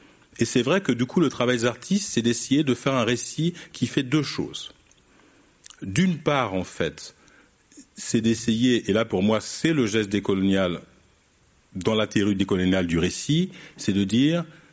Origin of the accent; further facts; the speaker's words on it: France; moi je suis d'origine guadeloupéenne, et j'ai grandi en France